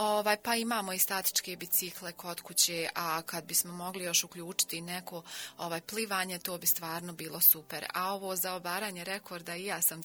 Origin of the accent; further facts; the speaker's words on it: Bosnia & Herzegovina; Pa mi smo iz Bosne, ja ne znam, kod nas je uvijek ono, i uzrečica je hajmo na kafu